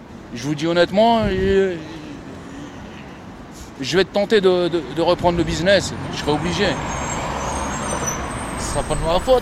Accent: Lille, Hauts-de-France, France; also born or lived in Paris; De Lille. Je suis du Nord. Je suis parti de Lille, je suis parti sur Paris. J'habitais à Paris.

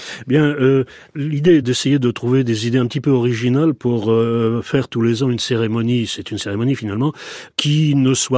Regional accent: Paris, Île-de-France, France; born there; moi je suis parisien de naissance, hein, c'est évidemment ma capitale

